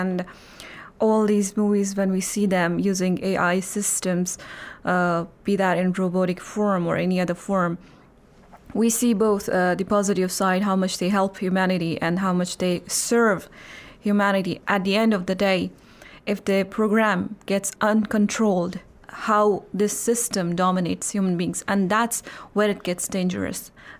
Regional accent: Jammu and Kashmir, India; I'm from Indian Administrative Kashmir.

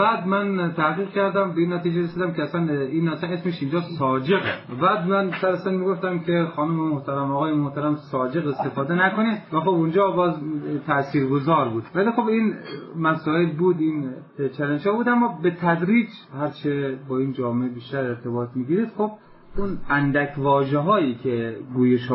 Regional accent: Khorasan, Iran; من چون خودم خراسانی هستم خیلی راحت تر تونستم اینجا ارتباط بگیرم

